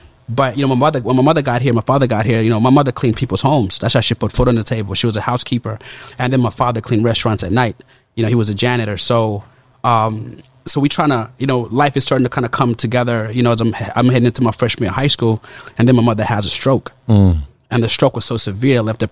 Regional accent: Uganda; But so I'm born and raised in Uganda.

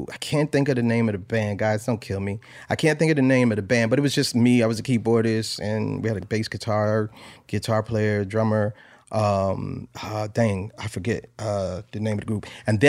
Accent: New Haven, Connecticut, United States; I'm from New Haven, Connecticut.

